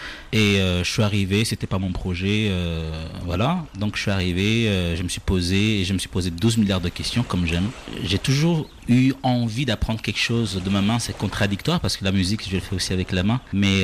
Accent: Comoros; moved away; J'ai fait le Kartala, le volcan en Grande Comore, une fois que j'étais parti des Comores.

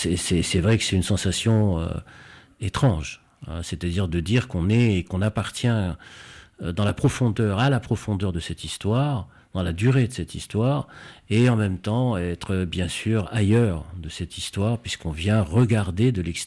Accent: Constantine, Constantine Province, Algeria; C'était un quartier dans lequel j'ai grandi, qui était un quartier judéo-musulman, fondamentalement, qui est un quartier mêlé

